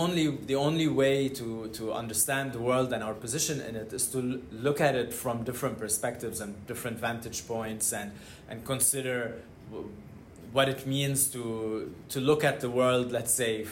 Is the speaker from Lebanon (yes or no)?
yes; Lebanon; also born or lived in Syria; Growing up in the Middle East, I grew up in Lebanon and Syria